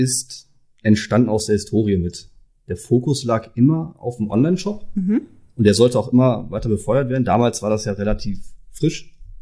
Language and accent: German; Dülmen, North Rhine-Westphalia, Germany; born there; Ich bin 33 Jahre alt und wie das Unternehmen selbst auch gebürtiger Dülmer.